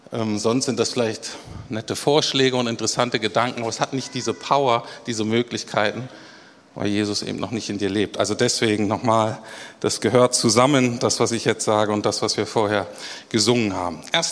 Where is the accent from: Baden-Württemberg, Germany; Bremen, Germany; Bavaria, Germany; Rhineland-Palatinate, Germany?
Bremen, Germany; wie ich aufgewachsen bin als guter Norddeutscher, ich bin Bremer und nicht so wie in Berlin, ne, wo man, in Bremen sind fast alle Werder-Fans.